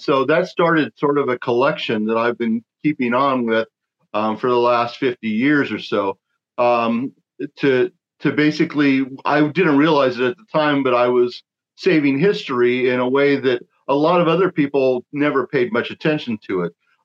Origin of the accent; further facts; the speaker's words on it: Stuart, Florida, United States; Well, I grew up in South Florida, close to Lake Okeechobee, down in the Stuart Martin County area.